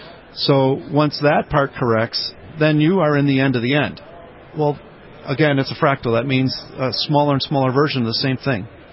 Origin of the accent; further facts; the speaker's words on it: Chicago, Illinois, United States; Yeah, the short version is I'm from Chicago and I had an office in a bank